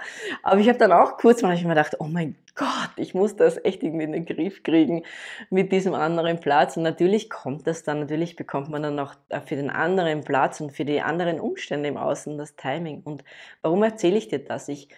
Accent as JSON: {"language": "German", "region": "Eastern Austria", "country": "Austria", "tie": "born or raised there", "said": "ich bin groß geworden am Sandplatz. Ne? Bei uns im Osten von Österreich gibt es ja hauptsächlich Sandplätze oder auch in Österreich generell, zumindest da, wo ich eben lebe."}